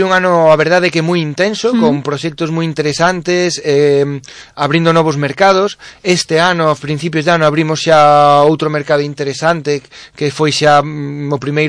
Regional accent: Lugo, Galicia, Spain; decir con orgullo que somos de Lugo e non o negamos.

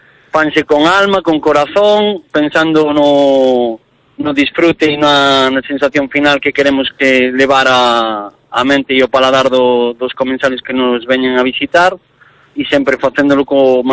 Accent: Reinosa, Cantabria, Spain; born there; eu nacín en Reinosa, en Cantabria, por temas laborales do meu pai

